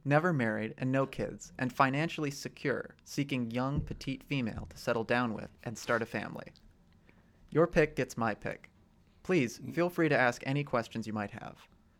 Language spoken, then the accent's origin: English; Rockford, Illinois, United States; This one comes to us from my hometown, Max's hometown, Noah's hometown